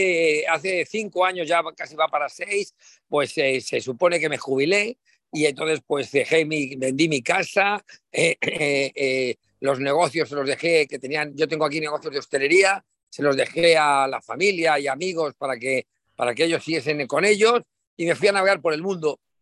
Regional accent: Madrid, Community of Madrid, Spain; moved away; Yo soy de Madrid, en Madrid.

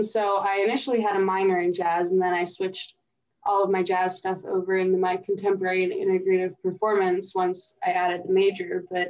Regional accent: Pittsburgh, Pennsylvania, United States; I'm from Pittsburgh, so it was just far away enough from my hometown that my parents wouldn't, you know, come visit every weekend

